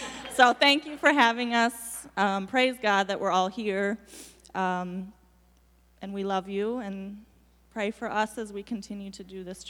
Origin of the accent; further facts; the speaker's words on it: Hudson, Wisconsin, United States; I'm from Hudson, so Minneapolis is right by there.